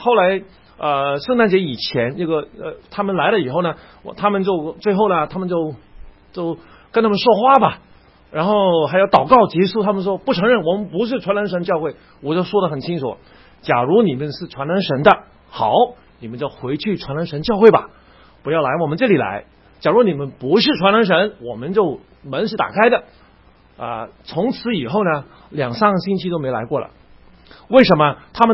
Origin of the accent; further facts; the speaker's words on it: Hong Kong; 那我是香港人嘛，